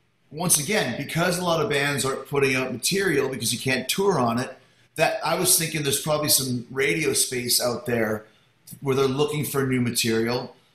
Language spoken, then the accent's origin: English; Winnipeg, Manitoba, Canada; I grew up in Winnipeg on the prairies, where it would get to minus 30, minus 40, and that's not an exaggeration.